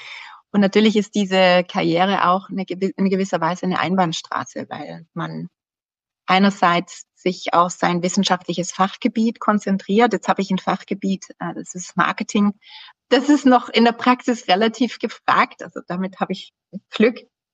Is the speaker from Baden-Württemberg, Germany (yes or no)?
yes; Schwäbisch Hall, Baden-Württemberg, Germany; now in Vienna, Austria; Ich bin aufgewachsen in Schwäbisch Hall. Das ist ein relativ kleiner Ort, eine kleine Stadt in Deutschland, im Süden von Deutschland.